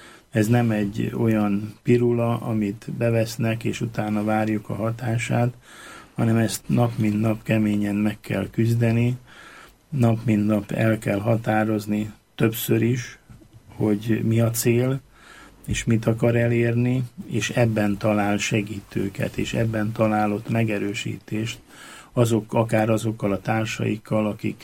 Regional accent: Győr-Moson-Sopron, Hungary; valóban ott a Szigetközi egyik kis falujában volt származom, és ott élnek még a rokonaim is.

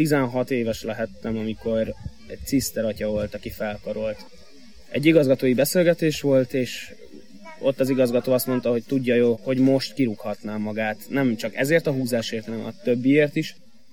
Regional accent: Soroksár, Budapest, Hungary; born there; 93-ban születtem Soroksáron. A családom alapvetően egy katolikus vallásos család, még most is.

